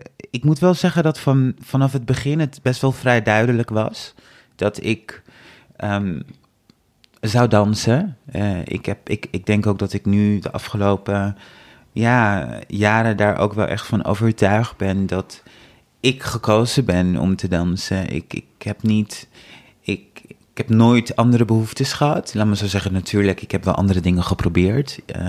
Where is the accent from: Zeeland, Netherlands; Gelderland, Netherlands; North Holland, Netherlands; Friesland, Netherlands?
North Holland, Netherlands; Amsterdam; ik kom uit Amsterdam.